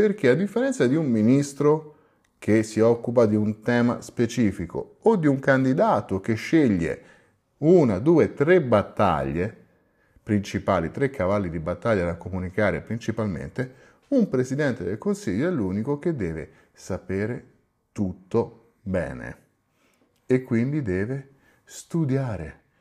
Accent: Rome, Lazio, Italy; io sono romano, molti politici importanti sono romani. Noi romani tendiamo spesso, a causa magari del dialetto, ad aver paura di passare per ignoranti.

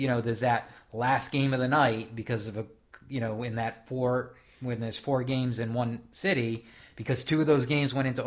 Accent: New England, United States; Like, I mean, we grew up in New England.

